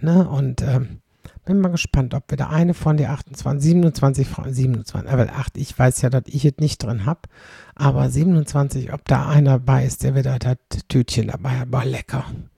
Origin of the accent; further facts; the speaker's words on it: Kleve, North Rhine-Westphalia, Germany; ich bin aus Kleve.